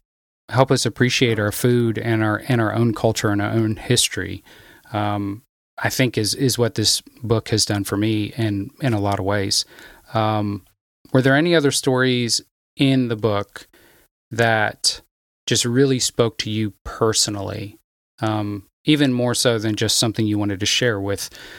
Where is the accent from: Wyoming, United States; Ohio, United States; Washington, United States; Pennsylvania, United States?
Pennsylvania, United States; I can even think about just growing up in Pennsylvania, we had certain meals that were just a staple of holidays, like sauerkraut.